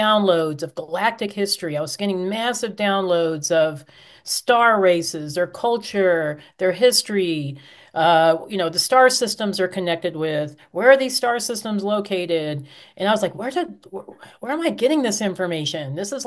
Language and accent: English; Castle Rock, Colorado, United States; here in my hometown of Castle Rock, which is just south of Denver.